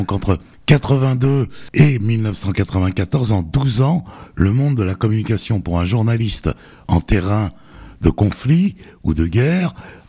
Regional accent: France; parce que en tant que Français

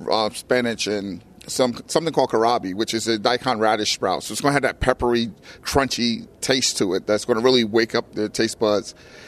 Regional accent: Camden, New Jersey, United States; being a hometown boy, Camden, New Jersey is my hometown.

